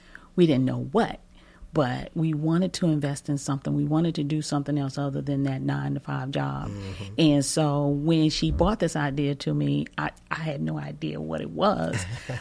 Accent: Brooklyn, United States; I mean, we grew up in Brooklyn right off of Michigan Avenue and Randolph Street. So we know the area.

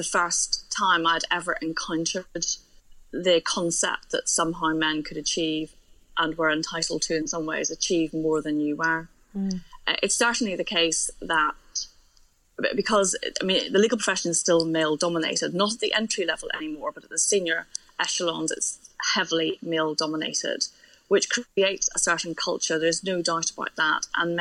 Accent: Northern Ireland, United Kingdom; even though we're from Northern Ireland and I was brought up during the Troubles in Northern Ireland, my father worked abroad a lot

